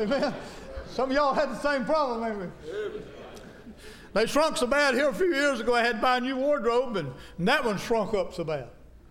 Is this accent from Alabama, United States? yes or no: yes; Greenville, Alabama, United States; I'm from Greenville, Alabama, originally. Greenville's right up the street from Annalusia, Alabama.